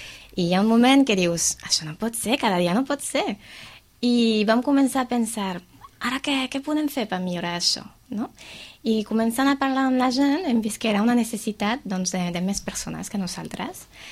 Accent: France; Bueno, soc francesa.

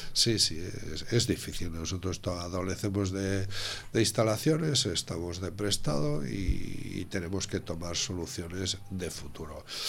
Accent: Sitges, Catalonia, Spain; que también somos de Sitges.

